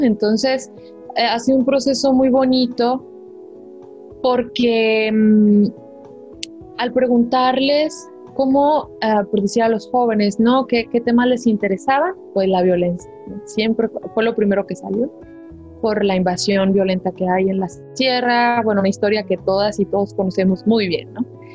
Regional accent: Ignacio Zaragoza, Mexico; en mi pueblo, que se llama Ignacio Zaragoza.

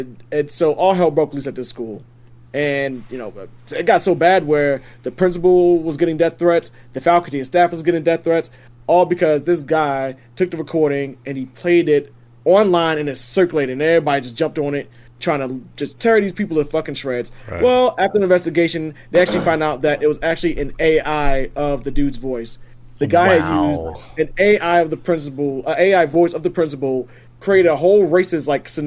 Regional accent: Baltimore, Maryland, United States; All right, so in my hometown of Baltimore, there was an incident at this school.

